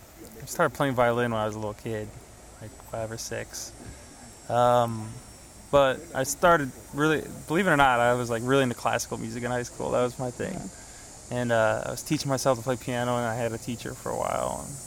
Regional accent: Chicago, Illinois, United States; I'm from Chicago.

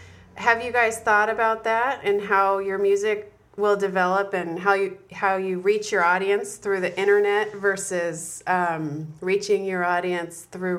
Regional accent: Seattle, Washington, United States; now in San Diego, United States; I'm sitting here in San Diego, and I'm freezing. I'm just a wuss now, because I'm originally from Seattle

